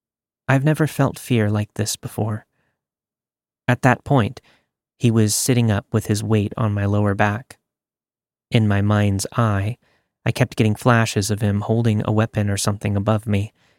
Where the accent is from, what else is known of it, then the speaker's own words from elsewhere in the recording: Seattle, Washington, United States; I'm originally from Seattle and was visiting at the time.